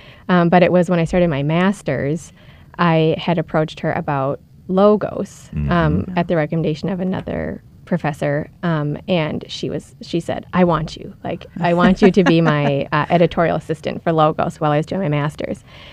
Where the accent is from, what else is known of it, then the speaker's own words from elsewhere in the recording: Minnesota, United States; now in Ave Maria, United States; I am native to Minnesota, actually this side of town.